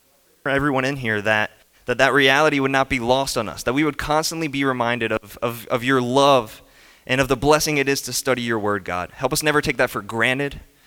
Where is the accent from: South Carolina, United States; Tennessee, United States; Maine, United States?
South Carolina, United States; Simpsonville; I grew up here in Simpsonville. I work at the church I grew up at, and grew up here in Simpsonville. Went to Plain Elementary in Simpsonville, graduated from Hillcrest High School